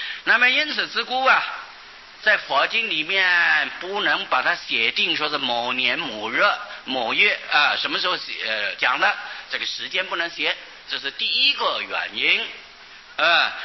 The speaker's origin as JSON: {"language": "Chinese", "country": "China", "said": "例如就是在古代，我们中国人用阴历，现在所谓农历啊，实际上是阴历"}